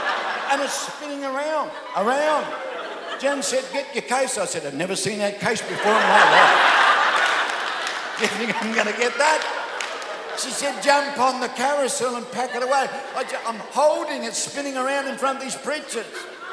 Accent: Darwin, Northern Territory, Australia; I'm from Darwin. I haven't even seen a freeway.

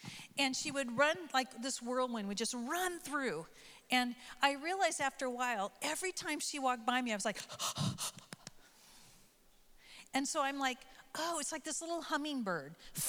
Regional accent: United States; you know, I can speak as an American, so if this doesn't pertain to you

